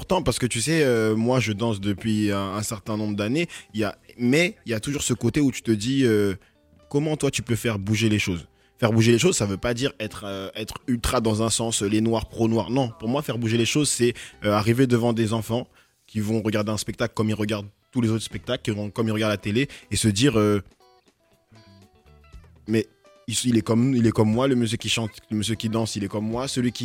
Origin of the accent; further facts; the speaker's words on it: Abidjan, Côte d’Ivoire; born there; Moi, je suis né à Babi.